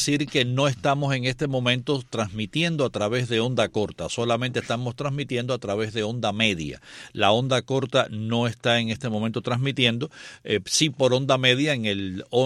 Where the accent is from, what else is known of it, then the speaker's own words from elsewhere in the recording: Guanabacoa, Havana, Cuba; Guanabacoa, oyentes fijos en Guanabacoa, en mi tierra natal.